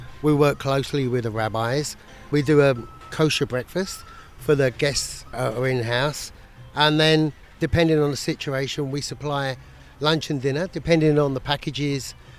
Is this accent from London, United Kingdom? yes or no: yes; London, United Kingdom; moved away as an adult; I'm originally from London in the UK.